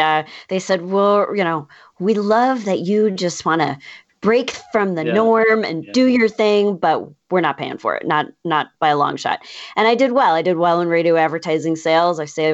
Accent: White Plains, New York, United States; also born or lived in Chicago; I grew up in White Plains, New York, just outside of Manhattan.

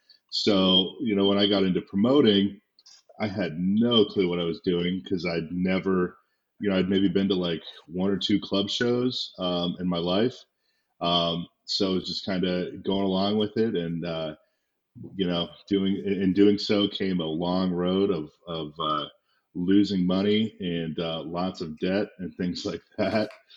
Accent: Worcester, Ohio, United States; We're based in Independence, it's a suburb, but no, I'm from a small town called Worcester.

